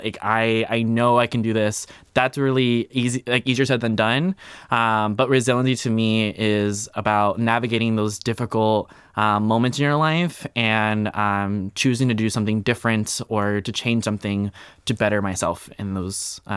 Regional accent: Miami, Florida, United States; I grew up in South Florida, born and raised in Miami, Fort Lauderdale area.

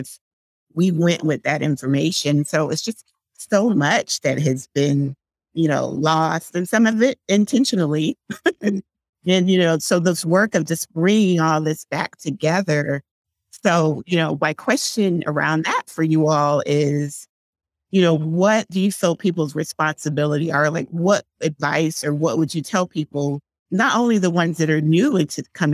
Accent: Austin, Texas, United States; being in spaces growing up in Austin and being the only little brown face anywhere, like, for example, at Symphony Square.

